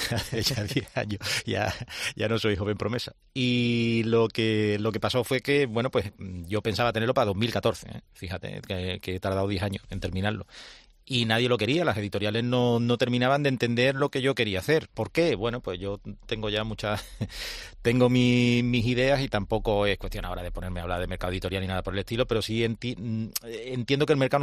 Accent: Andalusia, Spain; yo soy andaluz y ser andaluz, la Semana Santa forma parte indisoluble de mi cultura

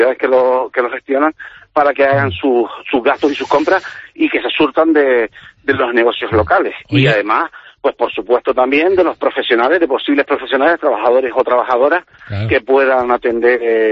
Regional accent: Artenara, Canary Islands, Spain; Los que somos de Artenara tenemos una sensibilidad muy importante, muy muy destacada y muy a flor de piel

